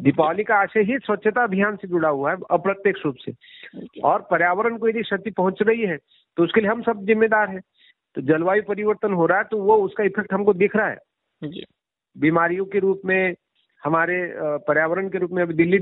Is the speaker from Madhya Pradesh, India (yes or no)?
yes; Madhya Pradesh, India; मैं संसद तहसील का रहने वाला हूँ, छिंदवाड़ा जिले का